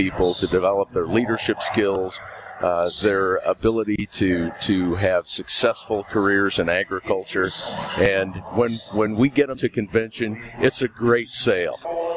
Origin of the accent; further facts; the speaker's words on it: Meade, Nebraska, United States; I grew up in Meade, Nebraska, which is a very small town in eastern Nebraska, and was a member of the Meade FFA chapter